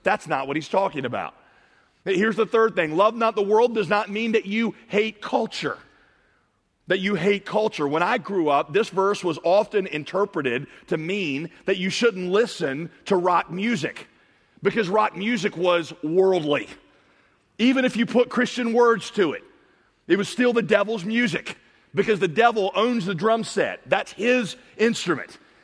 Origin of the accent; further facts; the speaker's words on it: the South, United States; I grew up in the South. I know many of you did.